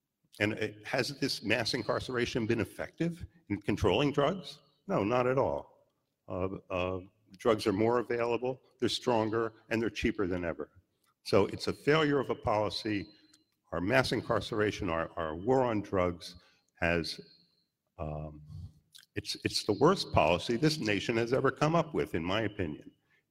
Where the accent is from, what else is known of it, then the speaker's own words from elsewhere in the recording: Trenton, New Jersey, United States; I was born in Trenton. I I graduated from Trenton High School in 1966, and I choose to live in Trenton now.